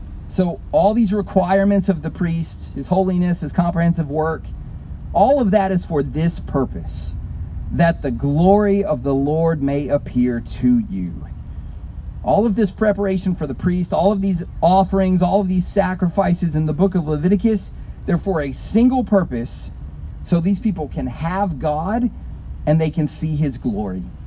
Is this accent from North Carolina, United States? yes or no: no; South Carolina, United States; I grew up in South Carolina.